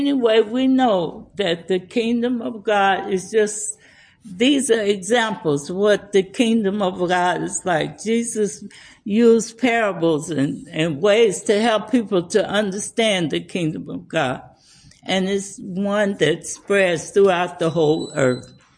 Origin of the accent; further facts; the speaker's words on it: Tulsa, Oklahoma, United States; I remember one time I was real young, and I was born and raised in Tulsa.